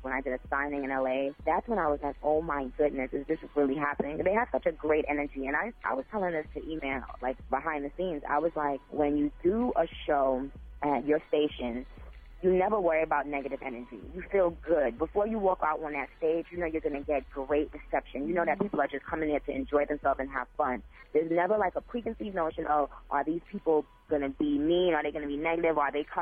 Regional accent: Trinidad & Tobago; I know that's weird, but I'm from Trinidad, and they remind me of, like, people from my country.

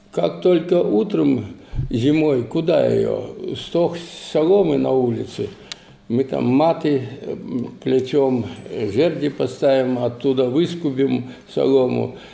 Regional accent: Mogilev Region, Belarus; Деревня Каменка. Вот, Шкловский район, Могилевской области, в Беларуси я всю войну окончал. Я сам белорус.

